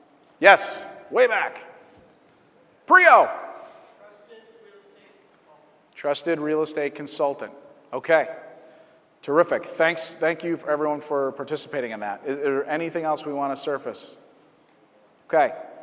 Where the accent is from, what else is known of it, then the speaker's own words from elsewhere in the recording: Chicago, Illinois, United States; Sorry, I'm from Chicago.